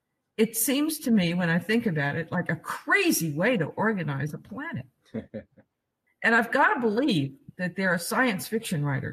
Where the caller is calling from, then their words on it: Portland, Oregon, United States; Portland, Oregon.